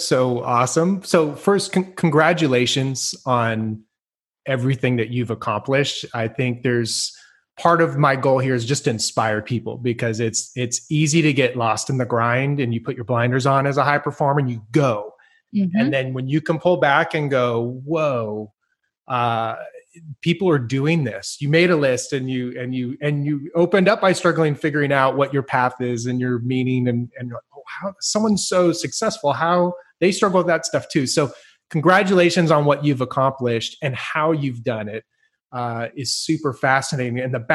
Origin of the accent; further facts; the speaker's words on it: San Francisco, California, United States; born there; I was born in San Francisco, so it just gets stamped on you.